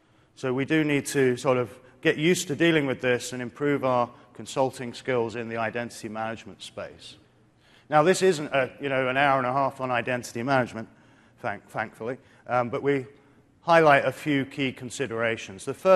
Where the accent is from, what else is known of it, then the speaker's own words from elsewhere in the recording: Edinburgh, Scotland, United Kingdom; I'm from Edinburgh in the United Kingdom.